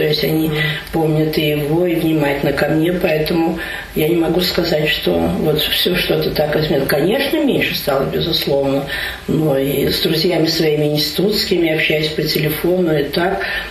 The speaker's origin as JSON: {"language": "Russian", "region": "Moscow", "country": "Russia", "said": "как бы мы и москвичи, и вообще россияне, я не боюсь этого слова"}